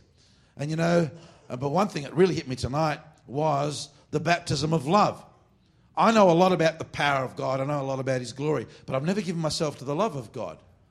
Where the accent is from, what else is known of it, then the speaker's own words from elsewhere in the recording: Australia; But you know, and I'm an Aussie.